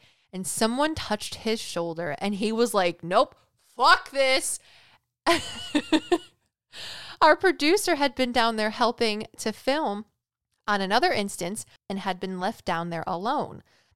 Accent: Wales, United Kingdom; I want to go to a castle in Wales, not only because I'm Welsh, but because castle in Wales, come on.

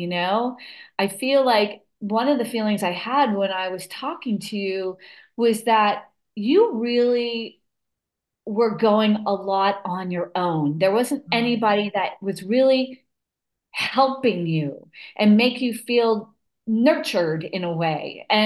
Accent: New York, United States; I grew up in New York in the North Shore of Long Island, a very affluent area.

